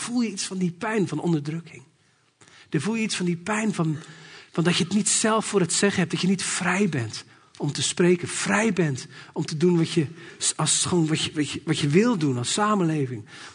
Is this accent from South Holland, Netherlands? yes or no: yes; Katwijk, South Holland, Netherlands; born there; Ik ben geboren in Katwijk en de Atlantikwal moest gebouwd worden.